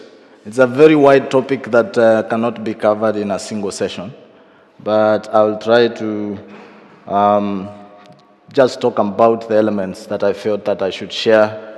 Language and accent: English; Kenya; I come from Kenya, and I thank God for the opportunity.